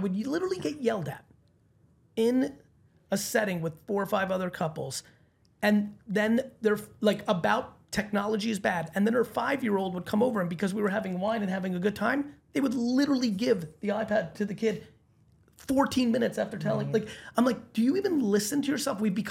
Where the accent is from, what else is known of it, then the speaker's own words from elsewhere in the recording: New Jersey, United States; if you talk shit when I was growing up in New Jersey, like you got punched in the face.